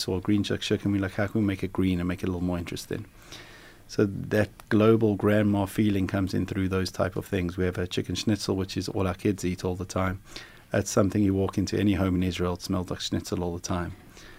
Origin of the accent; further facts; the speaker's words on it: Johannesburg, Gauteng, South Africa; now in New York, United States; So I'm from Johannesburg originally. I've been in New York 20 plus years. I've been in the States about 25 years now.